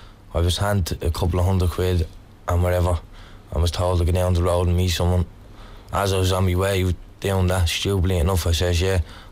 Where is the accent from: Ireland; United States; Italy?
Ireland; Sherry George in Ballyferma. It's a small place, you know, in Ballyferma now. That's where I grew up there now. I lived there all my life.